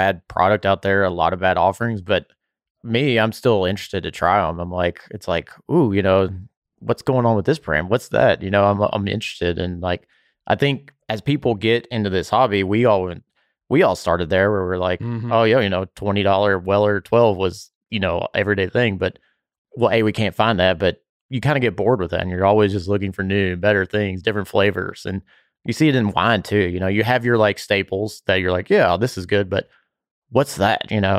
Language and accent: English; Bardstown, Kentucky, United States; everybody thinks I'm crazy that I grew up around Bardstown.